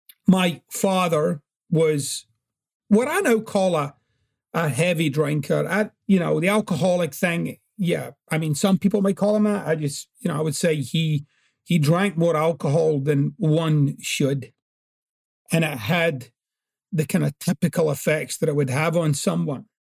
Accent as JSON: {"language": "English", "town": "Glasgow", "region": "Scotland", "country": "United Kingdom", "tie": "born or raised there", "said": "growing up in Glasgow was very, very challenging. There was a lot of violence, everyday violence. There was a lot of alcoholism"}